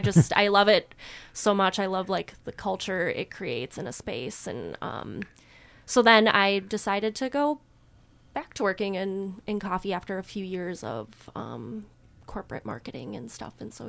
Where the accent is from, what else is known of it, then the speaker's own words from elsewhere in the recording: Stevens Point, Wisconsin, United States; So I'm from Central Wisconsin, Stevens Point, Wisconsin. I went to college at the University of Wisconsin, Stevens Point.